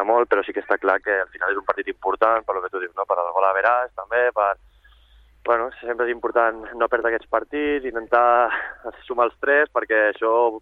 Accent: Sabadell, Catalonia, Spain; Al final soc de Sabadell, que estimo el club

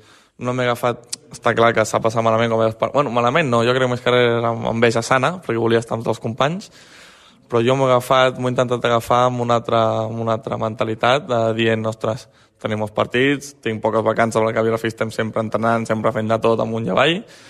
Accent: Sabadell, Catalonia, Spain; som de Sabadell, que som del mateix joc, que vivim al mateix joc

